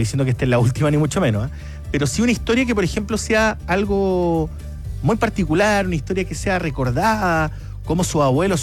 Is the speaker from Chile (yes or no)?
yes; Chile; somos chilenos